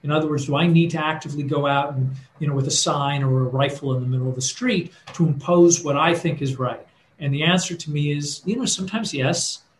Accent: United States; you know, as an American, I think we have this very Judeo-Christian fundamental series of ideas.

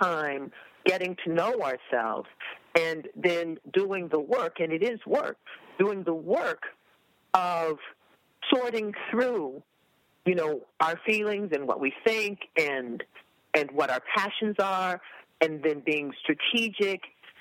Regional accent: Evanston, Illinois, United States; I was born and reared in Evanston, Illinois, which is a little town right outside of Chicago

